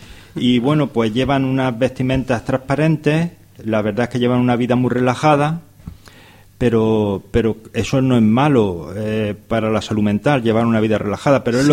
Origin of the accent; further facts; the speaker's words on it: Almería, Andalusia, Spain; yo llevo casi toda mi vida aquí en Almería, desde el 1981 nací allí, mi hermano pequeño nació en la Bola Azul, Almería